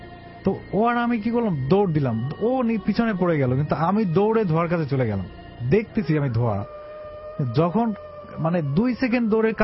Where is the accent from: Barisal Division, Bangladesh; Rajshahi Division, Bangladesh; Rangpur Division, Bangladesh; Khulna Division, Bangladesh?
Barisal Division, Bangladesh; Barisal; আমি বরিশাল থেকে আসছি